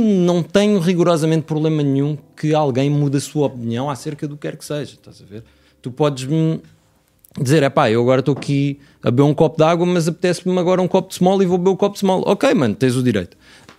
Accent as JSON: {"language": "Portuguese", "town": "Torres Novas", "region": "Centro", "country": "Portugal", "said": "Eu sou de Torres Novas. Sou de Torres Novas, mas já vivo cá."}